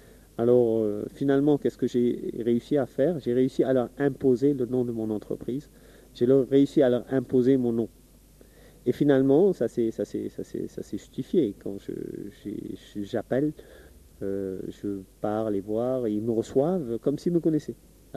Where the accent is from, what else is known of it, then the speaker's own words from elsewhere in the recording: Senegal; moved away as an adult; je suis sénégalais, j'ai 34 ans. J'ai été en France en 85 pour poursuivre mes études.